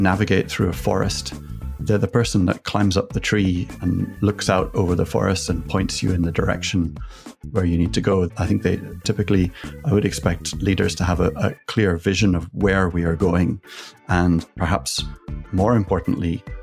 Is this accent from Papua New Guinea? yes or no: no; Ireland; now in Paris, France; I'm Irish, actually half Irish, half Finnish. I live in Paris, where I've been here for about 5 years.